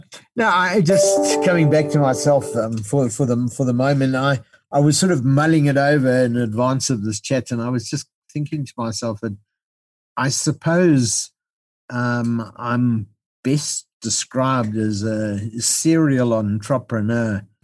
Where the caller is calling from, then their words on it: Midrand, Gauteng, South Africa; At the moment, I'm sitting in the Midrand area of South Africa. It's halfway between Johannesburg and Pretoria.